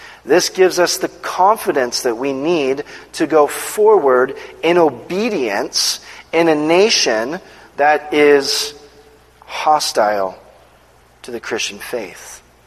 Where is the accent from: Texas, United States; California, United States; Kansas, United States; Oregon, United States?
California, United States; San Diego; I grew up in San Diego. I was born and raised, so I was a Chargers fan.